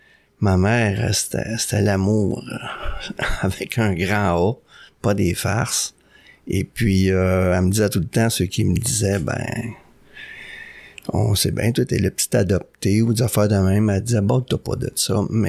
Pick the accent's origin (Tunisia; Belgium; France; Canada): Canada; Saint-Hyacinthe, Quebec; now in Montreal, Canada; je suis revenu d'où je viens, moi, de Saint-Hyacinthe. Que je suis venu ici à Montréal.